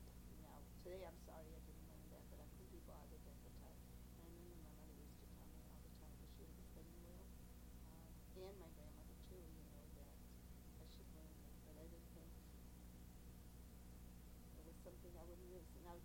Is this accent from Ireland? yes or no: yes; Connacht, Ireland; On the island, off the coast of Galway.